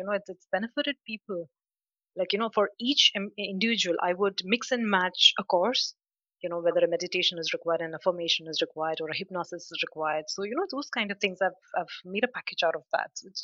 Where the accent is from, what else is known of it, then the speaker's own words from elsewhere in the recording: India; now in United Arab Emirates; I'm based in UAE and, I wanted to learn from India because I come from India.